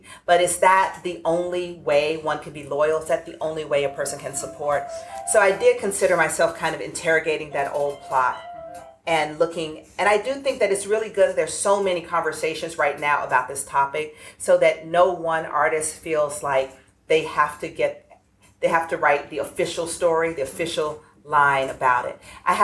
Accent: Atlanta, Georgia, United States; I grew up in the urban South. I grew up in Atlanta, a major city. My parents grew up in small Southern towns.

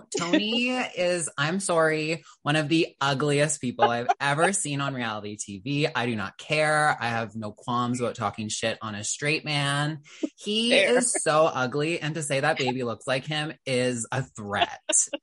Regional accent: Canada; I am a Canadian doll.

